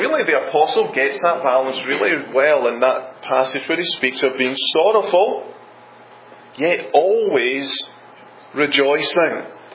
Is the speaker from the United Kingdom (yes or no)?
yes; Scotland, United Kingdom; being a Scot